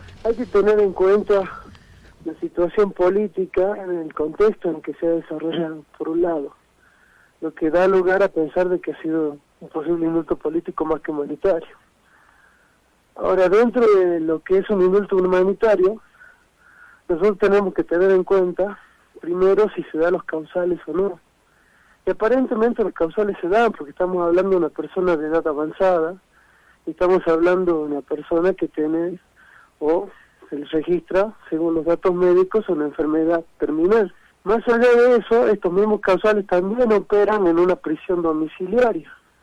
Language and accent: Spanish; Argentina; En Argentina, vos sabés que yo vengo de Argentina